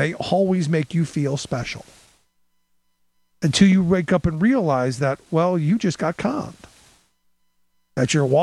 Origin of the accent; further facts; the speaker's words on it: Cleveland, Ohio, United States; Because I lived through deindustrialization when I grew up in Cleveland.